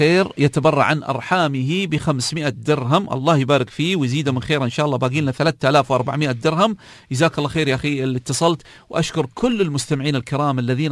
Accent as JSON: {"language": "Arabic", "country": "United Arab Emirates", "said": "عندنا في الإمارات أتكلم،"}